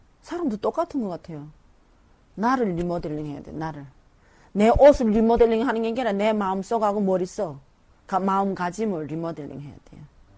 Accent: Cheongyang, South Chungcheong, South Korea; 저는 충청남도 청양에서 온

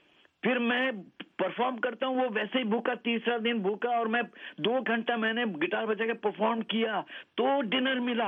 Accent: Dhaka, Dhaka Division, Bangladesh; Urdu is a second language; now in Karachi, Pakistan; اب سوچیں میں کراچی میں کسی کو بھی نہیں جانتا ہوں، میں ڈھاکہ سے آیا ہوں.

